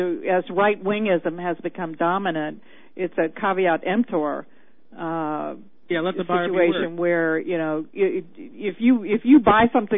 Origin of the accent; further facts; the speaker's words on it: Louisiana, United States; now in Chicago, United States; I grew up in Louisiana. I lived in New Orleans for 15 years before I moved here to Chicago.